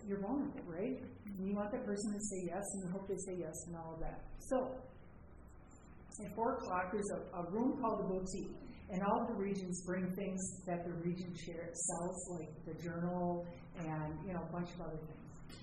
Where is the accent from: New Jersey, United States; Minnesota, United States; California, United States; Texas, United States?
Minnesota, United States; I'm from Minnesota